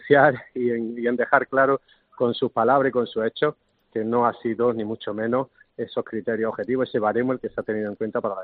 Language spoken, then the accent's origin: Spanish; Granada, Andalusia, Spain; vergüenza ajena escucharlas como granadino